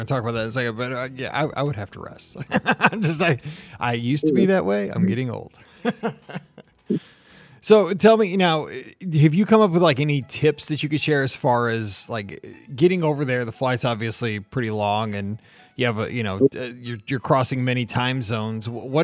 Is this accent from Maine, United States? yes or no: no; Missouri, United States; Maybe it's because I'm from Missouri. I'm from, you know, the state where Walt Disney, he didn't grow up here, but he spent some time here.